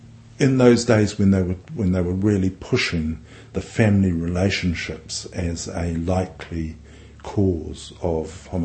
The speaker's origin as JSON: {"language": "English", "town": "Dunedin", "region": "Otago", "country": "New Zealand", "tie": "born or raised there", "said": "I was born in Dunedin in 1944. Our household was a pretty typical North Dunedin household."}